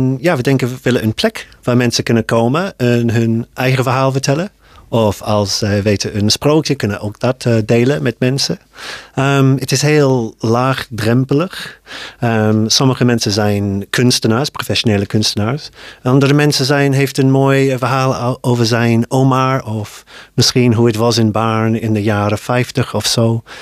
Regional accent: Godalming, South East England, United Kingdom; Dutch is a second language; now in Netherlands; Dichtbij een dorpje Godalming. Het is de Barn van Engeland.

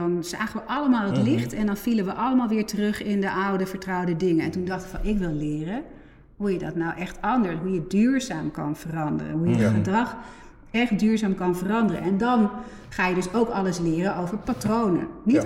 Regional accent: Nuenen, North Brabant, Netherlands; also born or lived in Vianen; Ik ben in Vianen geboren en ik ben in Nuenen bij Eindhoven opgegroeid.

